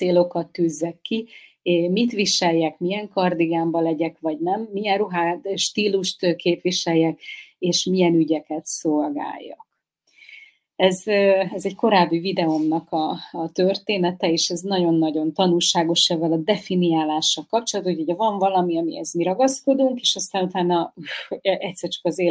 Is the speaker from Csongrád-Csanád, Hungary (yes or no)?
yes; Szeged, Csongrád-Csanád, Hungary; now in Budapest, Hungary; Például én, ahol születtem, szegedi lány vagyok.